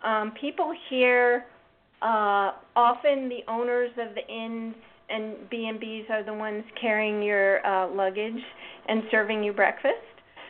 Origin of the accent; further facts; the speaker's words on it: Mamaroneck, New York, United States; also born or lived in Katonah; Okay, well, I was born in New York. I was raised in Mamaroneck and Katona, New York